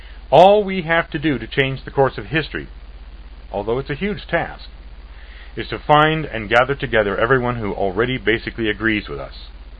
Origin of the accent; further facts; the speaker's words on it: Canada; My father was in the Air Force and I grew up in Canada.